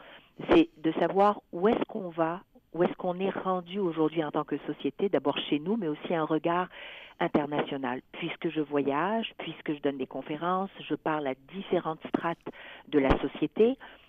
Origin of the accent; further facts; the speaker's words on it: Quebec, Canada; en tant que Québécois, je vais pouvoir donc faire la promotion de ce livre à partir du mois de mars à l'international.